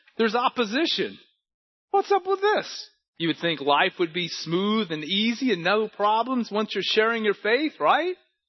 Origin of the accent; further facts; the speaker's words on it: Manchester, North West England, United Kingdom; But it was only in 2022 that I became saved. I'm 32 years old. I'm from Manchester, United Kingdom. I was baptized June 2024.